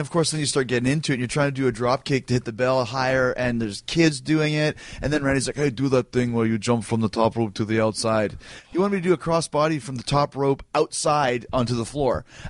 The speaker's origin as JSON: {"language": "English", "country": "Canada", "said": "I'm from Canada."}